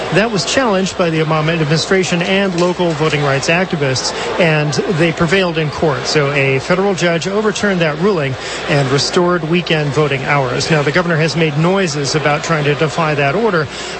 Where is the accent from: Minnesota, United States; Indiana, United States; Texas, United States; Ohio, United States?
Ohio, United States; Well, of course, that is my home state, and we're no stranger to voter suppression.